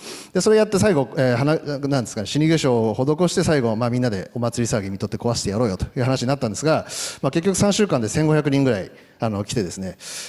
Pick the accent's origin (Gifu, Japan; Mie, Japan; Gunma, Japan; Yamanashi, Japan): Gunma, Japan; now in Tokyo, Japan; 私はですね、群馬県出身なんですが、今こうして、椎原さんと、同じ地域谷中で活動しておりますが